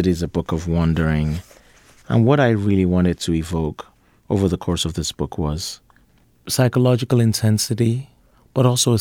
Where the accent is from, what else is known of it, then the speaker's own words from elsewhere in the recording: United States; I'm American, and America is in crisis at the moment.